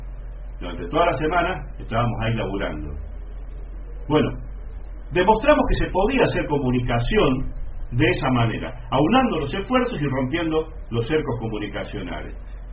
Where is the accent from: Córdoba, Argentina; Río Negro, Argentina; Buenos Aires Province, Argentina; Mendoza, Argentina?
Córdoba, Argentina; Estancia Vieja; En mi pueblo, en Estancia Vieja, han puesto dos radios